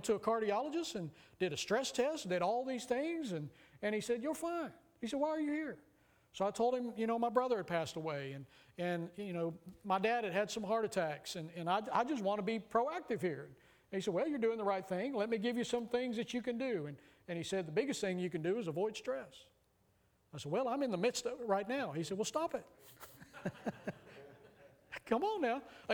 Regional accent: Texas, United States; I grew up in Texas. You know, there's a lot of dirt roads in Texas

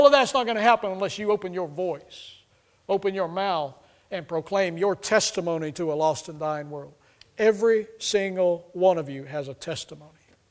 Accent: Austin, Texas, United States; when I was growing up in Austin, Texas, called Glad Tidings

